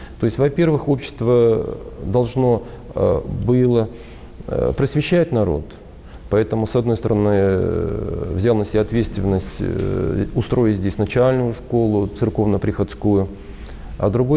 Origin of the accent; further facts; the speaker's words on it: Saint Petersburg, Russia; born there; все-таки я тянулся душой в Петербург, в Петербурге я родился, в Петербурге хотел пригодиться